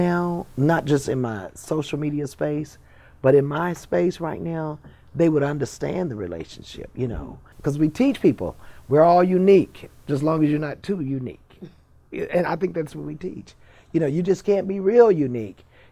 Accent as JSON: {"language": "English", "town": "Lubbock", "region": "Texas", "country": "United States", "said": "I'm from West Texas, from Lubbock, and who knew me there."}